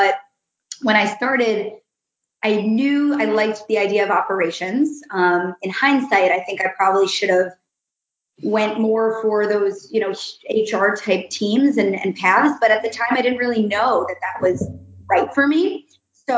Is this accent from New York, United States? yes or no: yes; Hewlett, New York, United States; I grew up in Long Island, New York, in Hewlett, a very exciting place.